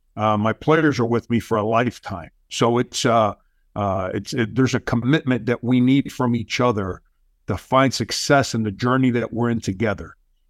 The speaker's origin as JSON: {"language": "English", "region": "Florida", "country": "United States", "tie": "born or raised there", "said": "But Jay, I grew up in South Florida, and it was back then, I guess the early 80s"}